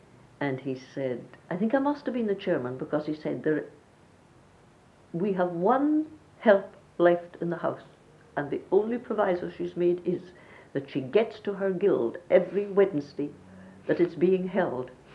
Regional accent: Scotland, United Kingdom; That as a Scot, I would never be inclined to think

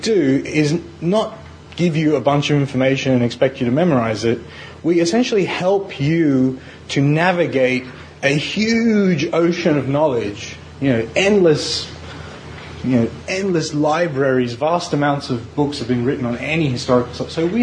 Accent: Iran; also born or lived in Australia / United States; now in United Kingdom; So I'm from Iran. I lived in Australia, in the US, and now in the UK, and I never intended to be a historian.

